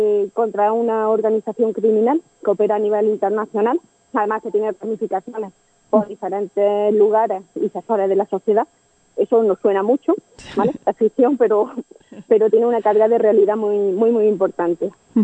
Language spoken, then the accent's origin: Spanish; Almedinilla, Andalusia, Spain; Sí, pero Priego es mi segunda casa, pero soy de Almedinilla.